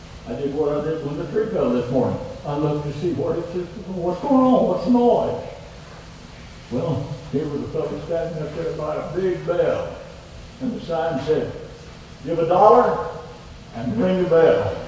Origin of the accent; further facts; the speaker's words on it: United States; If I'd insisted, now I'm American, drive on the right.